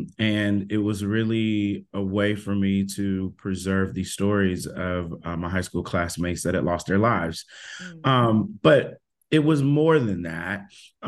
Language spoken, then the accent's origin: English; Cleveland, Ohio, United States; I grew up in Cleveland, Ohio. I went to Cleveland Heights High School